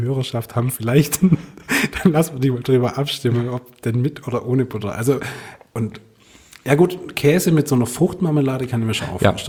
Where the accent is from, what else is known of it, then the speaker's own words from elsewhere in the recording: Baden-Württemberg, Germany; Ja, wir sind beide Schwabe